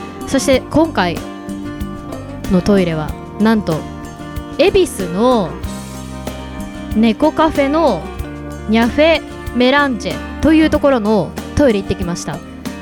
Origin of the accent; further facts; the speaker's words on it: Shizuoka, Japan; 私静岡県出身なんですけど